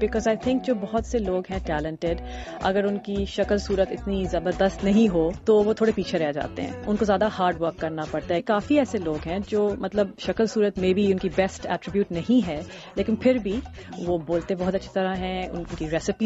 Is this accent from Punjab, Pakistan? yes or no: no; Karachi, Sindh, Pakistan; لیکن جب میں بچپن میں جب میں کراچی میں گرو اپ ہوئی تھی تو میرے کافی سب کزنز لاہور میں رہتے ہیں